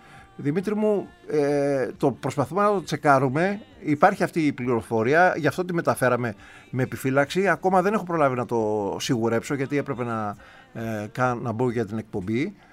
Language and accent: Greek; Athens, Attica, Greece; born there; από την Αρκαδία είμαι και εγώ, έτσι, η καταγωγή μου, ο πατέρας μου. Εγώ γεννήθηκα εδώ στην Αθήνα, αλλά Αρκαδία, Γορτινία για την ακρίβεια, η καταγωγή μου.